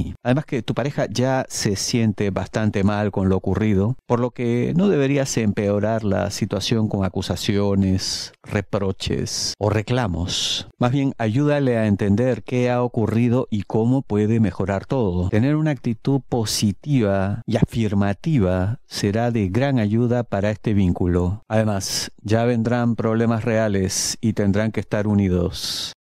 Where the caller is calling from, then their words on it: Buenos Aires, Argentina; yo le hablo de la provincia de Buenos Aires